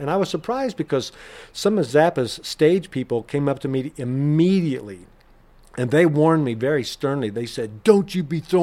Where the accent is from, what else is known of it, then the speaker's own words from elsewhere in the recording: Tell City, Indiana, United States; they had the winning pieces of art on display at a bank in my hometown down in Tell City, Indiana.